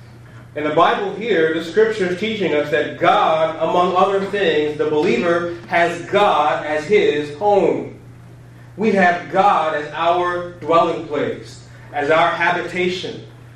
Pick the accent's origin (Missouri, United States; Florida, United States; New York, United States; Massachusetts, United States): New York, United States; Elmont; And obviously, I grew up here in Elmont, and I remember the first few weeks, there was that feeling of being homesick.